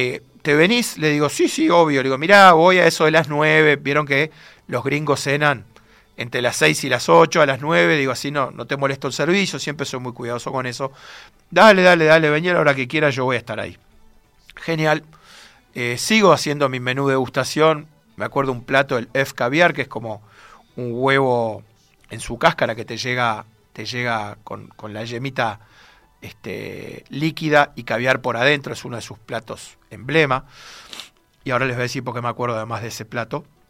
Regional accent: Uruguay; mirá, soy un periodista de Uruguay

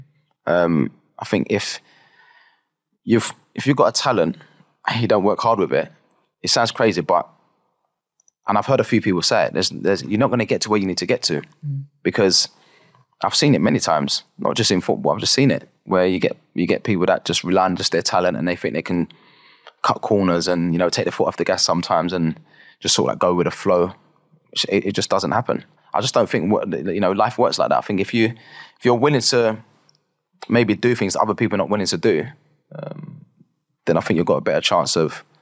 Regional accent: London, United Kingdom; growing up in the East End and like I said, you know, playing football on the streets with my mates

